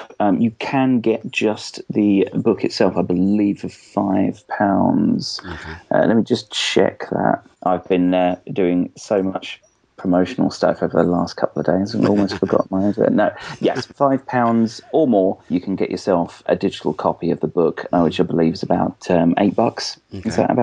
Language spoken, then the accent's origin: English; Aylesbury, South East England, United Kingdom; It's more or less written about my hometown of Aylesbury and quite how we seem to integrate in Britain, everybody that comes along.